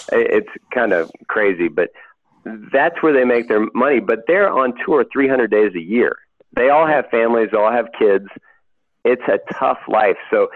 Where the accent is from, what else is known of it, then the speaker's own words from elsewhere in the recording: West Virginia, United States; moved away; I moved there in 88 from West Virginia, and that was a great time to move there.